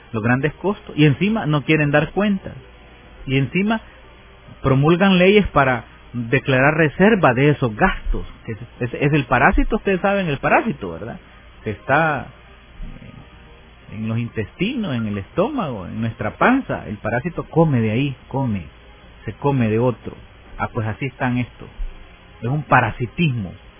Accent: El Salvador; Y yo creo que como salvadoreños, ¿verdad?, tenemos que hacer algo.

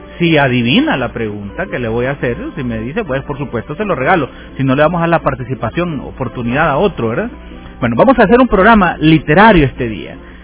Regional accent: Taulabé, Comayagua, Honduras; en aquel pueblito allá, ¿verdad? Taulabé. Mi pueblo, yo descubrí que había algo más allá de esas montañas, de ese lago cerca de la casa

